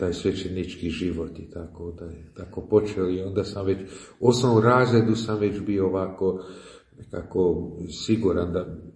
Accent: Bečej, Vojvodina, Serbia; born there; rođen sam tu u Bačkoj, u Bečeju, tako davne godine, tako 58. I tako tamo iz katoličke samobitelji

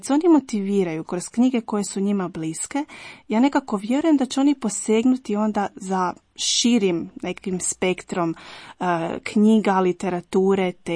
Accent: Pleternica, Požega-Slavonia County, Croatia; Ja dolazim iz Pleternice, to je malo mjesto u Slavoniji

